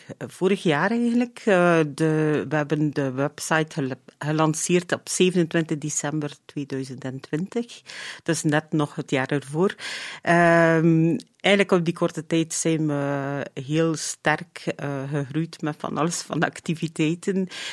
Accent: Flanders, Belgium; we zijn West-Vlamingen, de G en de H zijn al heel moeilijk.

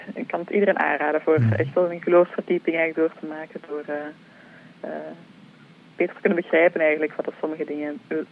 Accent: Leuven, Flemish Brabant, Belgium; ik ben van Leuven afkomstig. Ik ben verpleegkundige en ja, ik ben actief bij ons in de parochie in Leuven en Sint-Quintens.

